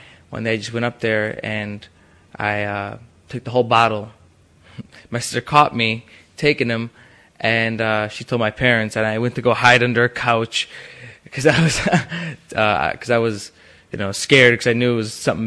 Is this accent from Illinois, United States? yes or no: yes; Chicago, Illinois, United States; The neighborhood I grew up in, I was born here in Chicago, on the north side, and I live on Damon and Lawrence in Ravenswood area.